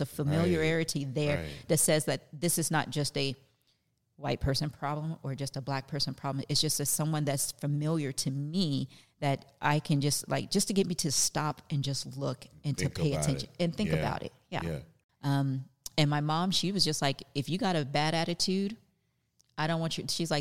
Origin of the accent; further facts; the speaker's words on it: the South, United States; born there; You know, I was born in the South.